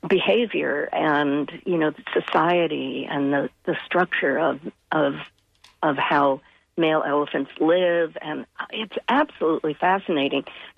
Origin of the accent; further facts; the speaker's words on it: Massachusetts, United States; I grew up on Cape Cod. We had, you know, squirrels and chickadees in our backyard.